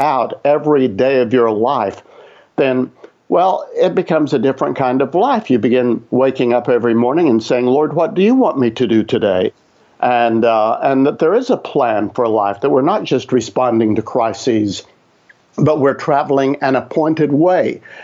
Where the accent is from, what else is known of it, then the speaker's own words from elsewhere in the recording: Tennessee, United States; I grew up in East Tennessee, Northeast Tennessee, and that is a very mountainous region that's in the Appalachians.